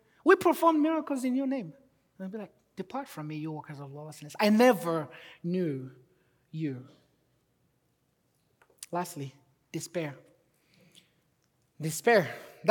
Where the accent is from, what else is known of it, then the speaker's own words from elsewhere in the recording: Malawi; I'm originally from Africa, for those who do not know, Malawi specifically.